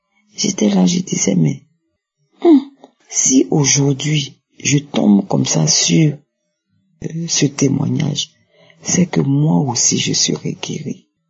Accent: Côte d’Ivoire; je suis une Ivoirienne vivant en Côte d'Ivoire.

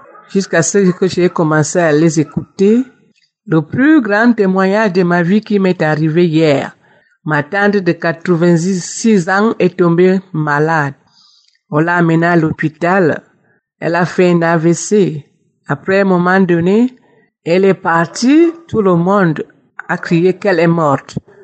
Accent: Yaoundé, Centre, Cameroon; Je suis camerounaise et habite le Cameroun, précisément à Yaoundé.

